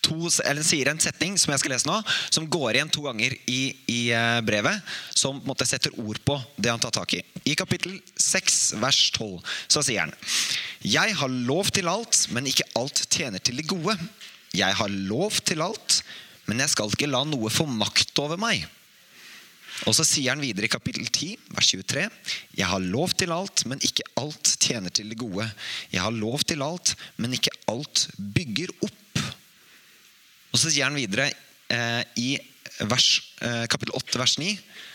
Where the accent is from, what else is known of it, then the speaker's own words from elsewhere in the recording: Hamar, Innlandet, Norway; og da var vi en gjeng her fra Hamar